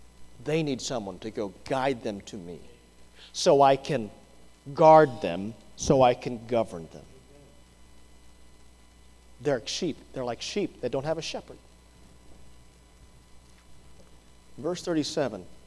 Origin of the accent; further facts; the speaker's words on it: Hawaii, United States; I grew up in Hawaii, so I know people look at Hawaii.